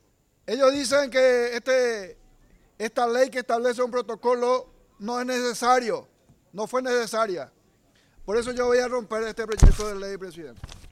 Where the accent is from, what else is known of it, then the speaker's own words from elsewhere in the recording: Caaguazú, Paraguay; hoy estamos indignados en el departamento de Caaguazú. Estamos indignados como paraguayos